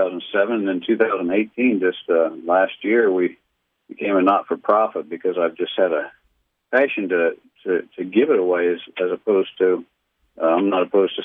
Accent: Ohio, United States; moved away as an adult; now in Texas, United States; our church in Ohio, where I was from. And so then we moved from Ohio to Texas. I was working in the computer field for a bank in Ohio

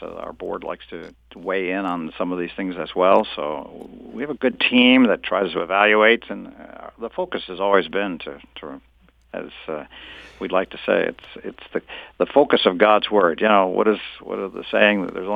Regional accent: Wheaton, Illinois, United States; I did grow up listening to Moody's radio stations outside Chicago. I grew up outside in Wheaton, Illinois.

